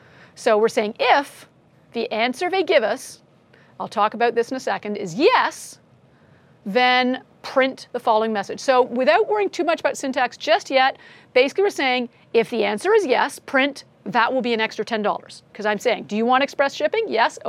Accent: Canada; I am a Canadian.

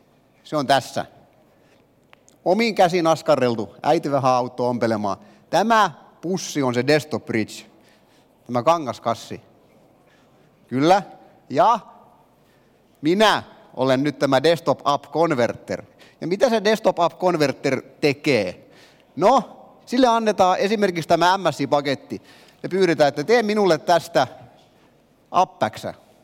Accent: Turku, Southwest Finland, Finland; tulen Turusta

